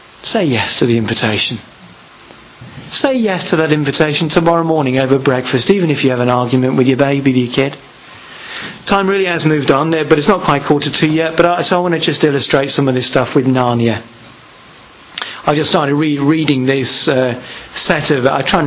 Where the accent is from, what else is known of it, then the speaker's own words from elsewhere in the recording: United Kingdom; It means we don't go around, I'm a British Christian.